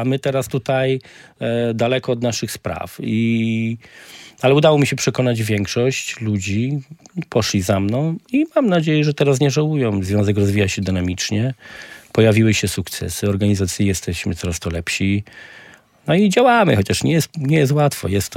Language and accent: Polish; Radlin, Silesian Voivodeship, Poland; ja prowadziłem sobie wybraną grupę, którą sobie sprowadziłem z moich rodzinnych stron, czyli z Radlina do Gdańska.